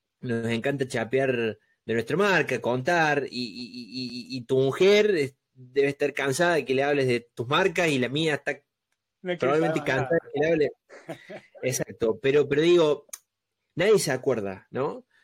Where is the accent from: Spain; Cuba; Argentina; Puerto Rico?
Argentina; San Martín de los Andes, Neuquén; en mi ciudad natal, que es San Martín de los Andes